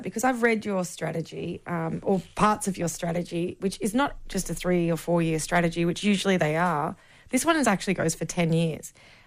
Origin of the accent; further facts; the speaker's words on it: Woodridge, Queensland, Australia; Okay, fine. I'm from Woodridge as well.